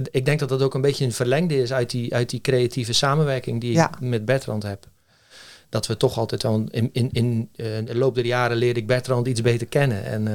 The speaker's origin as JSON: {"language": "Dutch", "town": "Sommelsdijk", "region": "South Holland", "country": "Netherlands", "tie": "born or raised there", "lives_now": "Middelharnis, Netherlands", "said": "Geboren en getogen in Sommelsdijk."}